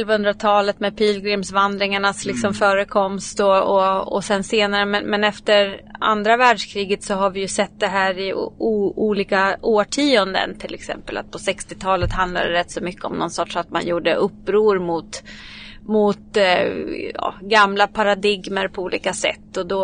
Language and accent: Swedish; Eskilstuna, Södermanland, Sweden; Jag är från Eskilstuna, ja. Precis, och geografiskt också.